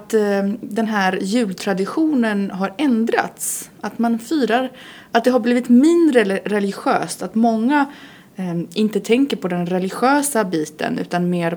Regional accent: Poland; now in Sweden; Jag är från Polen och brukar alltid resa till mina föräldrar och fira med dem.

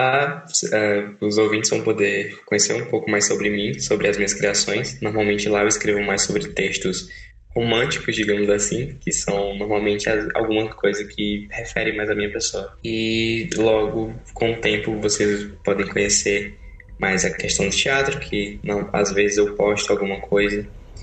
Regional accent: Northeast Brazil, Brazil; só que com adaptação mais nordestina, que é de onde eu venho.

